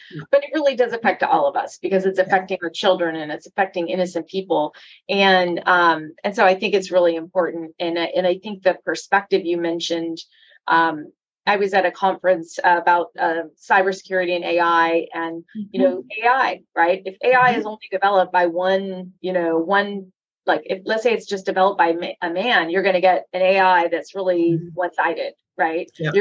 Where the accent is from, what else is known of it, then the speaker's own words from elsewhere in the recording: California, United States; behind Texas, in front of Texas is California, which is my home state.